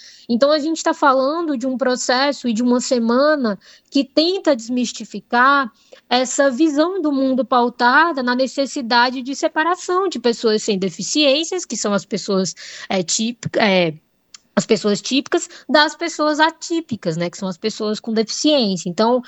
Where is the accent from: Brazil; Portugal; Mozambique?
Brazil; Serra Talhada, Pernambuco; now in São Paulo, Brazil; Eu falo de São Paulo, certo? Mas sou nordestina, sou natural de Serra Talhada, Pernambuco. Mas estou em São Paulo fazendo um doutorado em políticas públicas